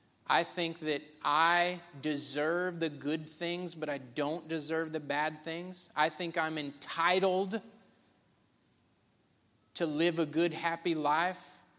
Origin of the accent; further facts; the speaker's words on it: United States; born there; because I was born in America and that's the normal thing?